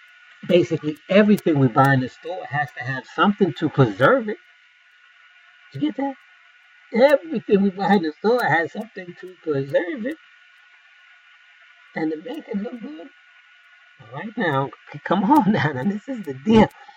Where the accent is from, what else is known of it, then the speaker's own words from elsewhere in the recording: New York, United States; Okay, now when I grew up in New York